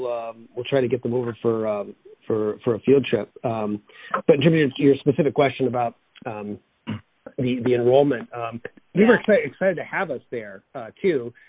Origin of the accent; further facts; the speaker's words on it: Boston, Massachusetts, United States; I'm from Boston.